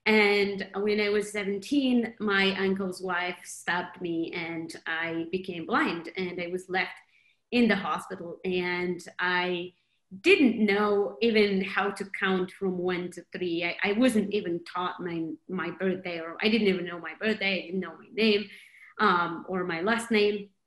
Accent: Morocco; English is a second language; I was born and raised in Morocco. And I was born in the Atlas Mountains, which is a rural area, about 3 to 5 houses, very far from each other.

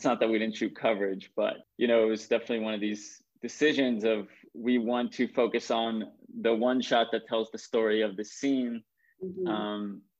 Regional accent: Israel; And I grew up in Israel and both, you know, exposed to American cinema and then also European cinema.

